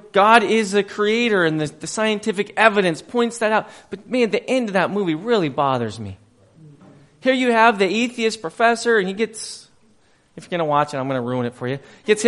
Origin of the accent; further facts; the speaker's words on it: Montana, United States; I'm from Montana, okay?